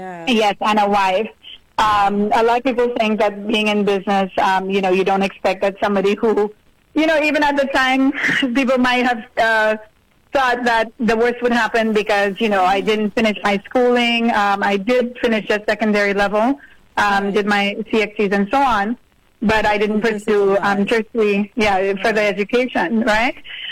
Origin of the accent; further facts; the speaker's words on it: Auger, St. Lucia; born there; Well, I was actually born in St. Lucia, 1971. So this year will be big 50th.